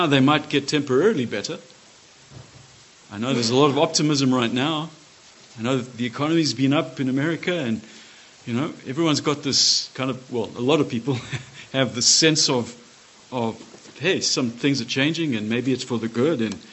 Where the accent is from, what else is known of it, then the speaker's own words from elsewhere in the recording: Zimbabwe; It happened in my home country, in Rhodesia, which became Zimbabwe, and destroyed itself completely.